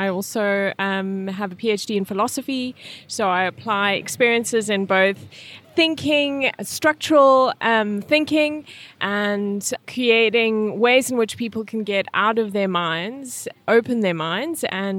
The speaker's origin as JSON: {"language": "English", "country": "South Africa", "tie": "born or raised there", "moved": "yes", "said": "Immigrants to South Africa, and I grew up in South Africa. And I left in 2005 to work on yachts."}